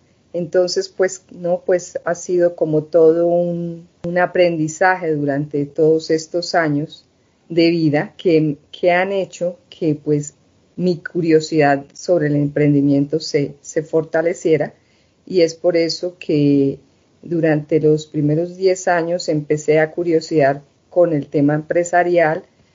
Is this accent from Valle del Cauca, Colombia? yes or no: no; Duitama, Boyacá, Colombia; born there; soy nacida en Duitama, Boyacá, de origen boyacense, con una herencia ancestral totalmente muisca